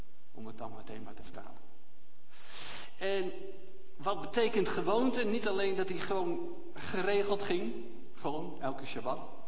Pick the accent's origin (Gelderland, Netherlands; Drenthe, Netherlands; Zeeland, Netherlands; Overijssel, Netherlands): Gelderland, Netherlands; Voorthuizen; born there; dat heb ik ook als ik in Voorthuizen mag spreken. Dat is mijn geboortegrond.